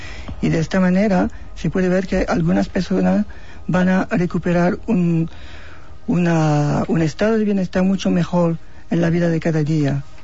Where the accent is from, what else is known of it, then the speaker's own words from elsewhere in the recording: France; Spanish is a second language; now in London, United Kingdom; Sí, yo soy francés, pero medio español. Mi madre es de Galicia.